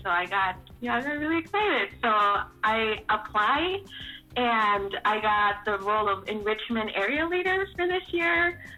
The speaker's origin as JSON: {"language": "English", "town": "El Paso", "region": "Texas", "country": "United States", "said": "I am from El Paso, Texas."}